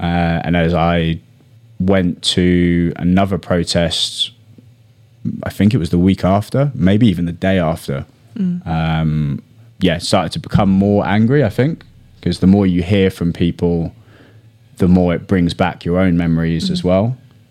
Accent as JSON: {"language": "English", "town": "Brighton", "region": "South East England", "country": "United Kingdom", "tie": "born or raised there", "said": "I grew up in Brighton, so that resonated quite strongly with me."}